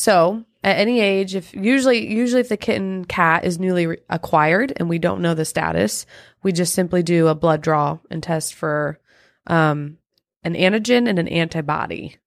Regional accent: Brazil; English is a second language; I'm from Brazil

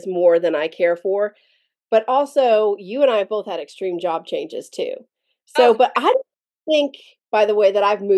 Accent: Maine, United States; also born or lived in Tennessee; Born and raised in Maine, moved to Tennessee, and then in Tennessee, moved around based on whatever the Lord was asking us to do. And then we moved back to Maine

